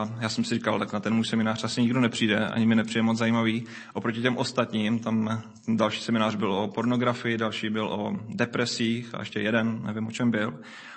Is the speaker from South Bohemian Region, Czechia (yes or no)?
no; Brno, South Moravian Region, Czechia; moved away as an adult; now in Kroměříž, Czech Republic; Můžu říct, že jsem původně z Brna, narodil jsem se před skoro 40 lety, nebo 39 lety na Obilňáku tady v Brně, a vlastně někdy v 20 jsem se odstěhoval do Kroměříže